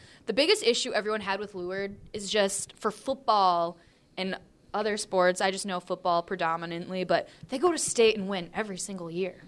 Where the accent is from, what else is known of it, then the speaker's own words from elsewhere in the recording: Rochester, Minnesota, United States; Then I come from Rochester